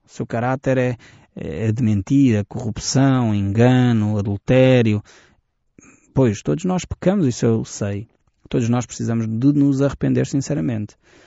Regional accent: Portugal; E dói-me o coração, como português

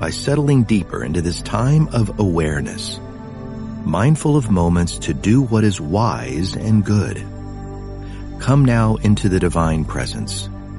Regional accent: United States; born there; I was born in America

